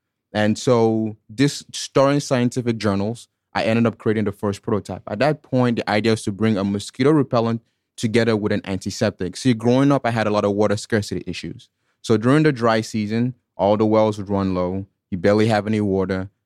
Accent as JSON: {"language": "English", "country": "Nigeria", "tie": "born or raised there", "also_born_or_lived": "Anniston, Alabama, United States", "accent": "Southern Alabama accent by way of Africa", "lives_now": "Georgia, United States", "said": "This is the great Southern Alabama accent by way of Africa. So I was born in Anniston, Alabama, and grew up in Nigeria. From there, I've been back here in Georgia, graduated from the University of Georgia, etc."}